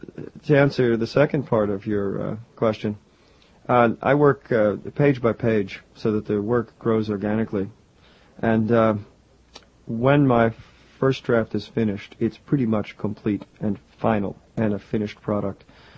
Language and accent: English; Westchester, New York, United States; since I grew up in Westchester, I decided to immerse myself in the history of the area.